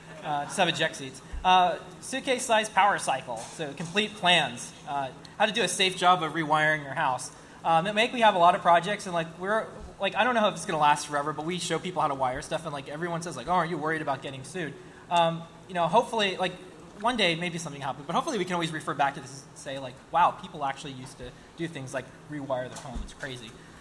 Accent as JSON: {"language": "English", "town": "Seattle", "region": "Washington", "country": "United States", "said": "I'm from Seattle, and we still haven't got a monorail, so it's kind of a letdown."}